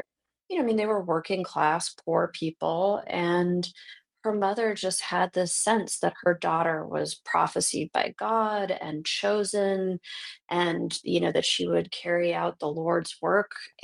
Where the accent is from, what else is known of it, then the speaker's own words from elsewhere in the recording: Iowa, United States; I grew up in the Transcendental Meditation movement, and it was at the time in the 1980s in rural Iowa, kind of an isolated community with a really strong belief system